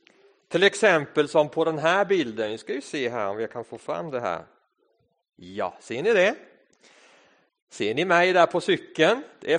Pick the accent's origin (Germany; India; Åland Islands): India; now in Sweden; När jag var barn så växte jag upp i ett annat land, i ett land som heter Indien.